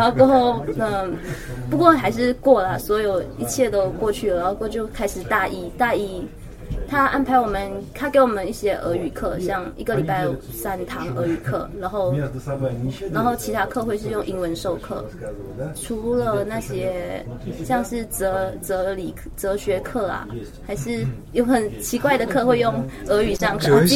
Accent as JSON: {"language": "Chinese", "country": "Malaysia", "lives_now": "Moscow, Russia", "said": "来自马来西亚，现在就读于皮尔戈医药大学，也称第二医药"}